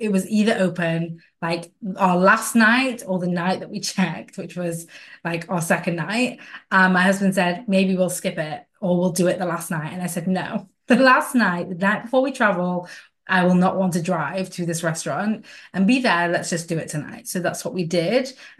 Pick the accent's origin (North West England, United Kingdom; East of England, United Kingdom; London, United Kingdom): North West England, United Kingdom; Manchester; I am inviting you to come to my hometown of Manchester this September.